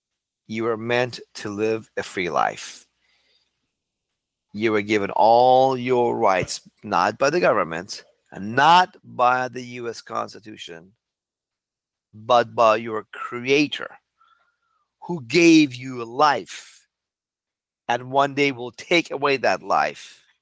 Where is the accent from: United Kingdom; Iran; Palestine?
Iran; now in United States; Because I came from Iran in 1977 to the freest country in the world, I was told.